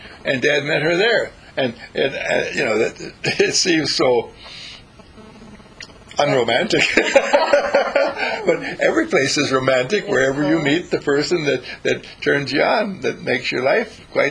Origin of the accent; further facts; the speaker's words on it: Wauwatosa, Wisconsin, United States; I was born in Milwaukee, and then before I was even one, we moved to Wauwatosa.